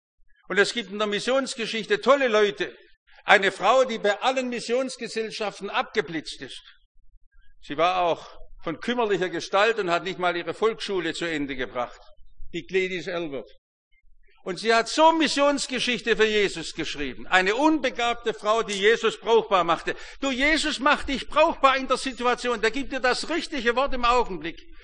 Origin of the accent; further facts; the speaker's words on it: Germany; wir sind ja Deutsche